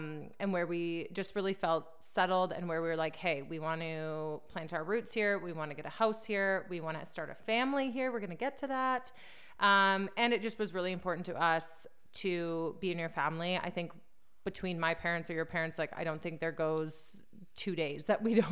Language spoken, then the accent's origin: English; British Columbia, Canada; also born or lived in Vancouver; So we moved from Vancouver, British Columbia, to a smaller city center up in kind of the interior of BC, which is amazing.